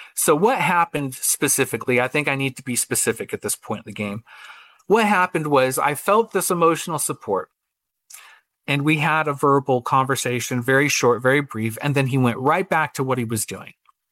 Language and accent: English; Iowa, United States; I was raised in Iowa, Simon, in a very small town in Iowa. And I was not familiar with many races or anything like that. I lived in a little small town filled with white people and farmers.